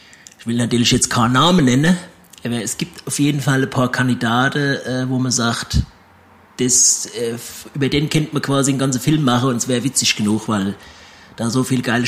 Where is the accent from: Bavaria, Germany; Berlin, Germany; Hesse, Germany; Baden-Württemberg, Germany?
Hesse, Germany; Ich bin natürlich im Orewald groß geworden.